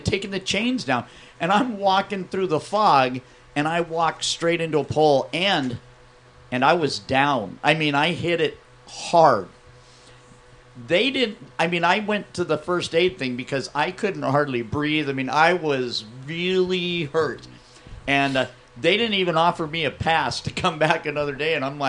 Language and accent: English; Arizona, United States; Right next to my hometown.